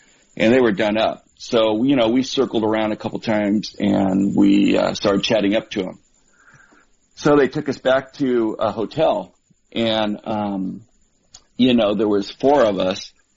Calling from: Burbank, California, United States; I am calling from Burbank, California.

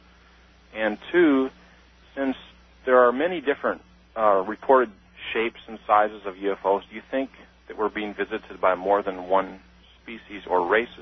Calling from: Birmingham, Alabama, United States; I'm calling from Birmingham, Alabama on WERC.

